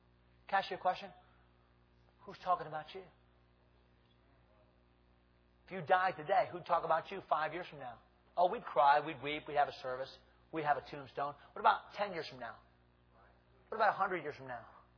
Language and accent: English; East Hartland, Connecticut, United States; East Hartland, Connecticut is my hometown. My mother lives in the house my grandfather built in 1941, the very year my mother was born, 1941. I go back home the back way through Bark Hampstead to a little town called East Hartland.